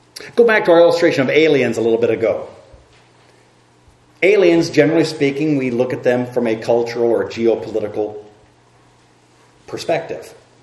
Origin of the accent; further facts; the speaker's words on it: Indiana, United States; When we first moved here, you said I talk funny because I was from the Midwest. I wasn't from around here.